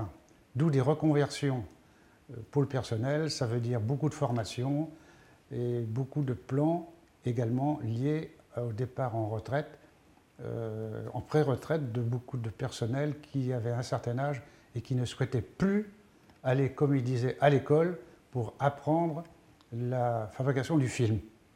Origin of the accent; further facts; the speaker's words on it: Quimper, Brittany, France; born there; Je suis né à Quimper en 1940. Et mes grands-parents étaient originaires de Trégourès. C'est relativement proche de Quimper, à 25 km environ.